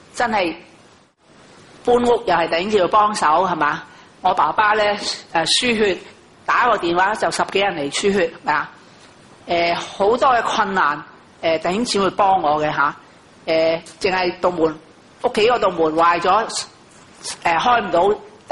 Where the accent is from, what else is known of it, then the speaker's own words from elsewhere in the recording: China; 我們中國人說四海之內皆兄弟也